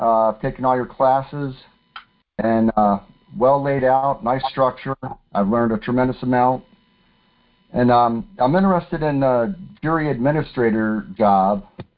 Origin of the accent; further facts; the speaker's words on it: Kentucky, United States; from Kentucky.